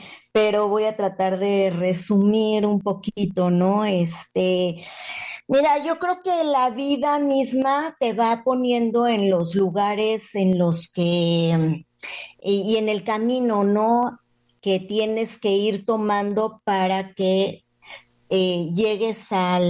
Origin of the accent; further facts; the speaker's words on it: Mexico City, Mexico; born there; Fíjate que yo nací en la Ciudad de México